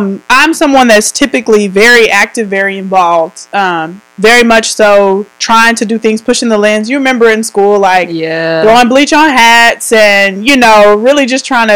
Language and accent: English; Killeen, Texas, United States; I've never been outside of Central Texas. Mm. I was born in Waco, raised in Killeen, came to college at Baylor, went to grad school